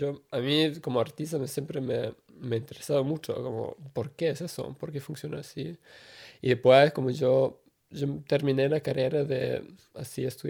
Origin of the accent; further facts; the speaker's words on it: Austria; Spanish is a second language; also born or lived in Switzerland; now in Helsinki, Finland; yo soy originalmente de Austria, nací en Suiza y ahí trabajé en cine y también estudié videoarte y después ahora hace 6 años que vivo aquí y me mudé a Helsinki para mi doctorado